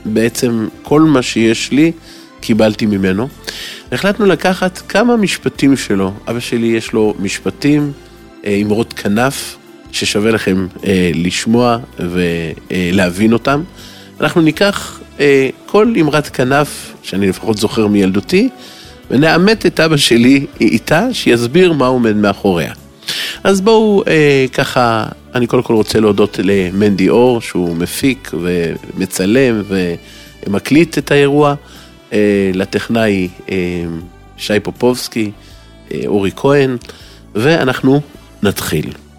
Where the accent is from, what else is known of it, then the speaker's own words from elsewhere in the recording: Haifa, Haifa District, Israel; אני נמצא פה בבית, לא בדיוק בבית שבו גדלתי, כי הם עברו דירה, אבל בחיפה מכורתי, העיר שבה גדלתי.